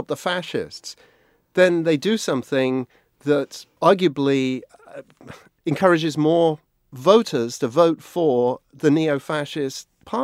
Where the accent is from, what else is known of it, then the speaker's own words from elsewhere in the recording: United Kingdom; Maybe it's just because I'm a Brit